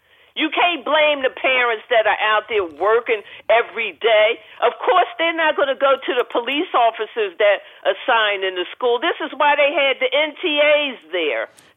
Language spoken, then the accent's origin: English; Philadelphia, Pennsylvania, United States; You know, I grew up in North Philadelphia where they had major gang violence then.